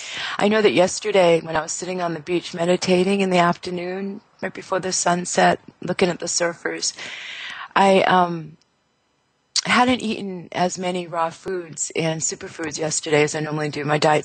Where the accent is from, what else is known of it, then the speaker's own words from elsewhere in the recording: South Africa; I'm here from South Africa. I'm in Cape Town right now, down at the very tip, Cape of Good Hope, where the Indian Ocean meets the Atlantic Ocean.